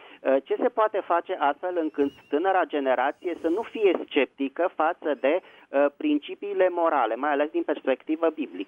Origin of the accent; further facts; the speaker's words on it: Bucharest, Romania; din București.